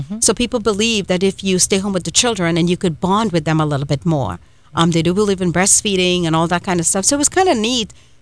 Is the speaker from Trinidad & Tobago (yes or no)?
yes; Trinidad & Tobago; I grew up in Trinidad and Tobago, where we do have universal healthcare as well.